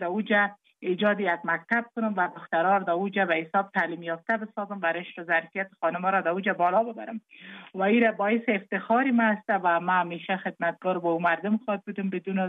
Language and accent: Persian; Jowzjan, Afghanistan; چون متولد ولایت جوزجان هستم.